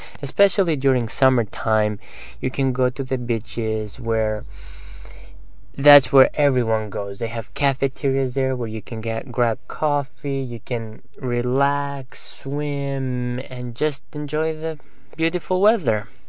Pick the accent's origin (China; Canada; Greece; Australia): Greece; Psakhna, Central Greece; also born or lived in Austin; now in United States; I was born in Austin, Texas, but raised in Greece, in a really small village, 1 hour north of Athens. The name of the village I grew up is called Psakhna